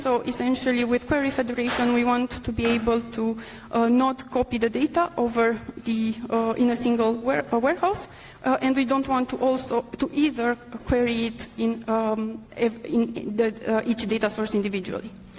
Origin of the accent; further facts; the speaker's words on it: London, United Kingdom; I come from London, and I will talk today about query federation